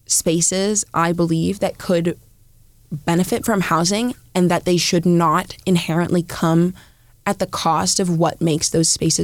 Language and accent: English; Toronto, Ontario, Canada; You know, I grew up in Leslieville, and I've definitely watched the demographics change.